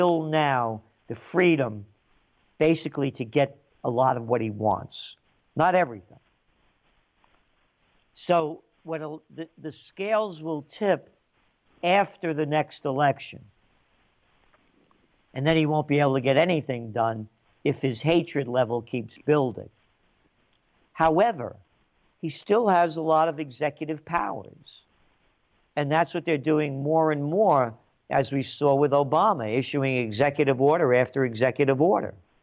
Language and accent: English; United States; born there; because I am an American and I value where I am, who I am, and I only could be who I am if I was born in America. My heart, my blood is Italian, but my heart's American.